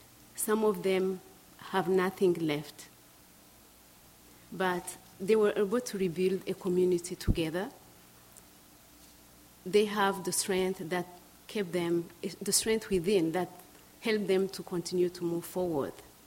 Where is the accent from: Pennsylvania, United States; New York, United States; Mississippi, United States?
New York, United States; So we shared a lot, and I told her I'm from New York.